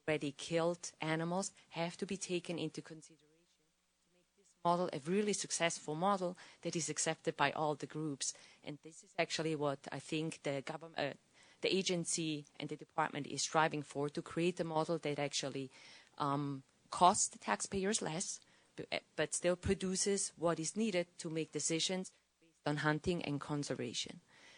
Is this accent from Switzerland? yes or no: yes; Switzerland; now in Montana, United States; I'm originally from Switzerland, so from Europe